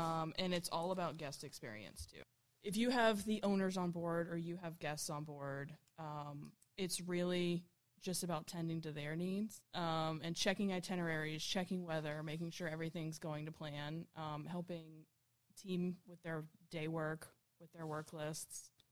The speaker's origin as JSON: {"language": "English", "town": "Orange Beach", "region": "Alabama", "country": "United States", "tie": "born or raised there", "said": "I grew up near a beach town in Alabama called Orange Beach. It's a tourist town. There's only about 8,000 people who live there year-round."}